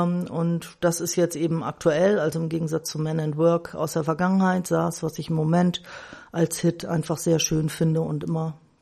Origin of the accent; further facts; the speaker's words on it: Bremen, Germany; die zweite Hälfte meiner Kindheit und Jugend bis zum Auszug habe ich halt hier in Walle verbracht. Und jetzt arbeite ich auch in Walle und ja, bin Bremerin, habe hier in Bremen dann auch studiert und war eben nur ein halbes Jahr dann in den USA.